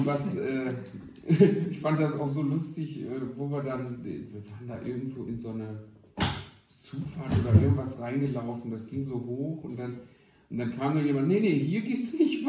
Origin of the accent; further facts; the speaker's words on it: Cologne, North Rhine-Westphalia, Germany; ich komme ja aus dem Rheinland, aus Köln, Nähe Köln.